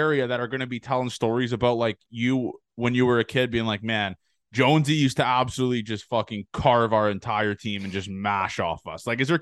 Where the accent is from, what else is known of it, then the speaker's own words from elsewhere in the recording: Canada; So yeah, I mean, listen, obviously I'm Canadian.